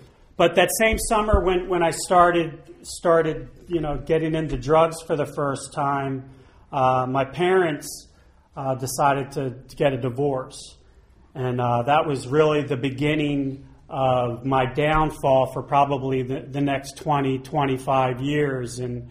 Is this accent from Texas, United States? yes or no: no; Cherry Hill, New Jersey, United States; I grew up outside of Philadelphia, Cherry Hill, New Jersey, right outside of Philly.